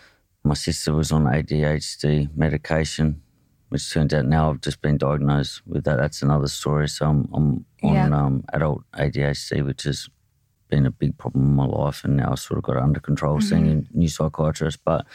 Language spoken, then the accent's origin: English; Hobart, Tasmania, Australia; Yeah, I grew up in, I was born in Hobart, a place called Clarendonville, and I was there with my mum and dad